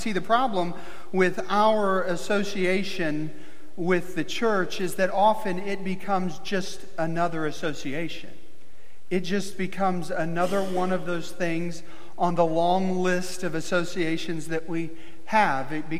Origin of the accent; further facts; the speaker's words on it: Missouri, United States; for those of you that don't know, we're from Missouri, the promised land, the state that the rest of the nation gathered around.